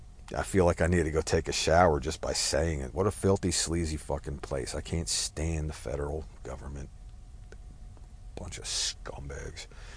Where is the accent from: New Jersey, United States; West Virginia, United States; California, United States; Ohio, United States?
New Jersey, United States; Newark; I come from Newark, New Jersey originally. And the last place that I lived in Newark was literally on Branch Brook Park, right? In the North Ward, the old Italian section.